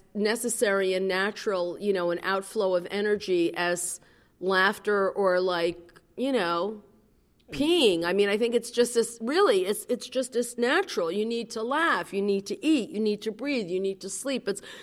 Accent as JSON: {"language": "English", "town": "Brooklyn", "region": "New York", "country": "United States", "said": "Where are we from? You know, we're from Brooklyn. No, originally, you know, we're from the garment district."}